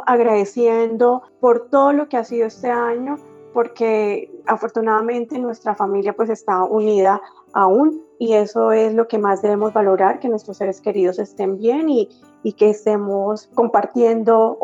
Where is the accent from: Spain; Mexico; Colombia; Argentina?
Colombia; Saravena, Arauca; soy de Saravena, Arauca.